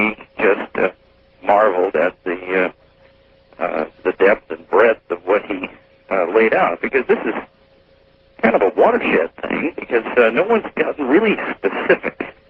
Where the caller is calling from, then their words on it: Diamond Springs, California, United States; I'm calling from Diamond Springs, California.